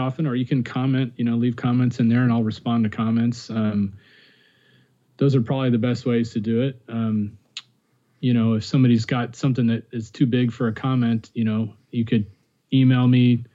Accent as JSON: {"language": "English", "region": "Florida", "country": "United States", "tie": "born or raised there", "said": "I grew up in Florida, so I'm even, you know, more ignorant of hockey"}